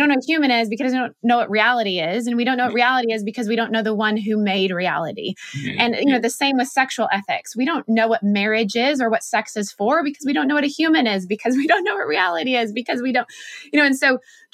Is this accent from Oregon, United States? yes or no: yes; Oregon, United States; I grew up in Oregon, which is kind of left coast.